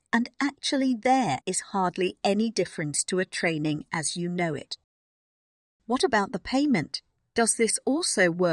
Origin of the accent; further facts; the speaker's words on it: Germany; now in East Belgium, Belgium; I am a philosopher. I come from Germany and live now in East Belgium.